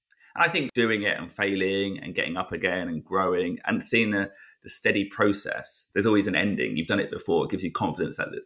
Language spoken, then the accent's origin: English; United Kingdom; now in Tokyo, Japan; I am a British, Tokyo-based British comedian, business owner, and fellow podcaster.